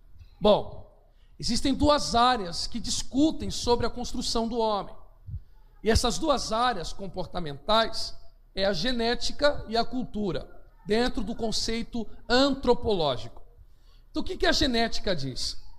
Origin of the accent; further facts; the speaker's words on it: Brazil; born there; Como nasci no Brasil, penso, me visto e me comporto e tenho um comportamento brasileiro.